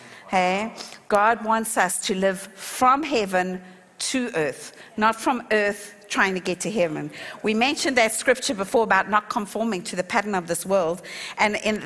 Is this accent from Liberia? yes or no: no; South Africa; accent: South African; now in Australia; my accent will tell you that I grew up in South Africa and that I have a South African accent. But my citizenship is Australian.